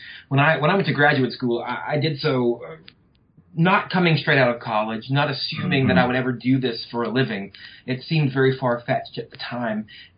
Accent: Louisiana, United States; Well, I come from North Louisiana.

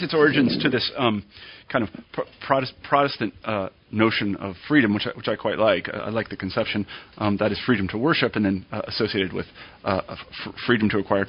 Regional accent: United States; I can say that I have also, as an American, encountered some elements of American exceptionalism

